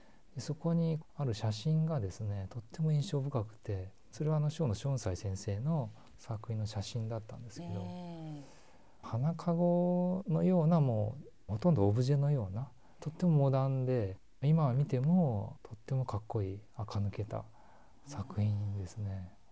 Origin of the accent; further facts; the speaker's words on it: Osaka, Japan; 高校までは大阪だったんですけども、大学は早稲田大学の商学部なんですけど